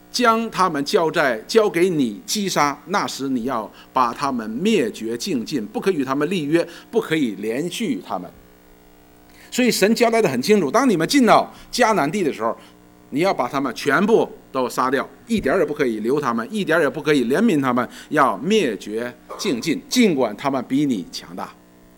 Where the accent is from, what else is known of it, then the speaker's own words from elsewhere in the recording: China; 我们中国人也常常，以前的帝王也用这种办法来解决问题的